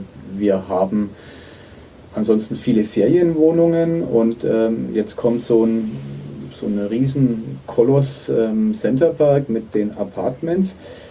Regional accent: Nuremberg, Bavaria, Germany; in das ich gerne fahre als Nürnberger

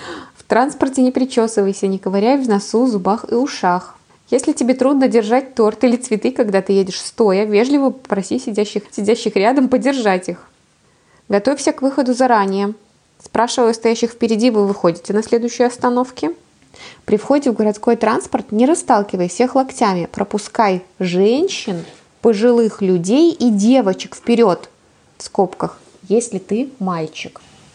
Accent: Belarus; first language Russian; German is a second language; Wie kommt das, dass ich als Belarusin kein Belarussisch, sondern Russisch spreche? Das ist eben meine Muttersprache, die Sprache, die meine Eltern sprechen und die 99% der Bevölkerung sprach in der Stadt, wo ich aufgewachsen bin, im Osten von Belarus.

